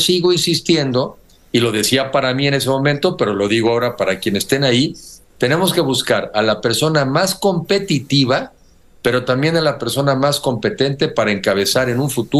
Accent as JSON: {"language": "Spanish", "country": "Mexico", "said": "Soy mexicano y tengo más de 18 años"}